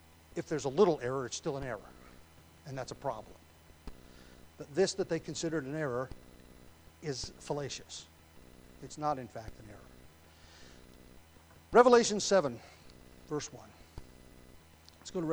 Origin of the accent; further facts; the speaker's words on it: Indiana, United States; born there; I was born in Indiana, and everything's flat, and everything's by cardinal directions.